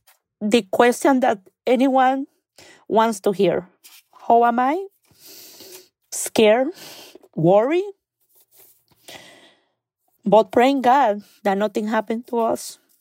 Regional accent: Nicaragua; English is a second language; moved away as an adult; now in United States; I'm from Nicaragua. I came to this country when I was 21 years old. And I came because I have a daughter.

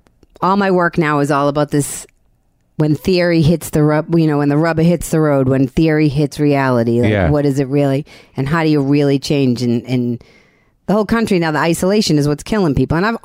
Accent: Boston, Massachusetts, United States; So I'm from Boston.

